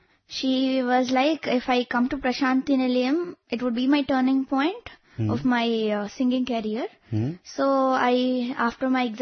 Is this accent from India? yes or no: yes; Visakhapatnam, Andhra Pradesh, India; born there; also born or lived in Bangalore; I live in Visakhapatnam. I was born in Bangalore.